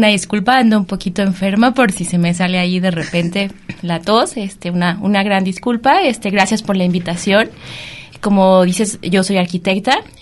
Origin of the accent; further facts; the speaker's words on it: Colotlán, Jalisco, Mexico; se dio la oportunidad de regresar a Colotlán, pues de donde soy originaria.